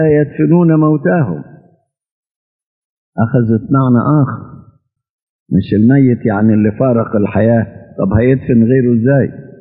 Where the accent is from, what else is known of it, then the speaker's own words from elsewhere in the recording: Upper Egypt, Egypt; لزمن قريب عندنا في الصعيد كنا بالشكل دي